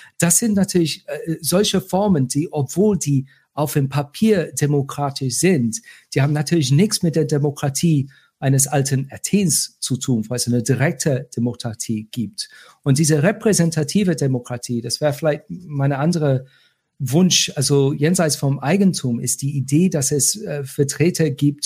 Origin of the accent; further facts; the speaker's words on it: Cologne, North Rhine-Westphalia, Germany; Also ich bin Kölner